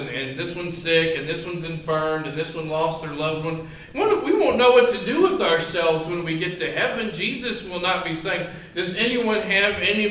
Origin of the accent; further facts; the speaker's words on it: Kentucky, United States; Of course, my home state of Kentucky, and a lot of different environments, different people that you meet.